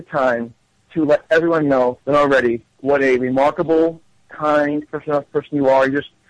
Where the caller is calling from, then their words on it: New York, United States; calling from New York.